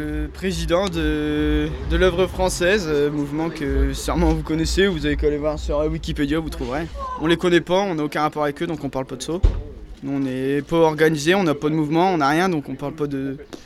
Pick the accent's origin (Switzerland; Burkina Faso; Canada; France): France; On est européen, c'est tout. On est français, quoi.